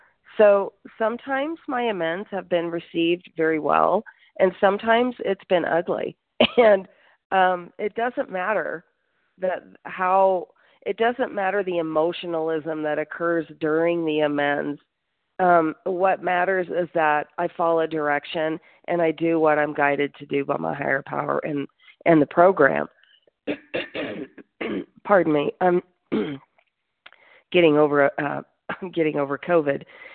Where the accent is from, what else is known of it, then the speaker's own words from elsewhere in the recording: New Mexico, United States; I'm from New Mexico.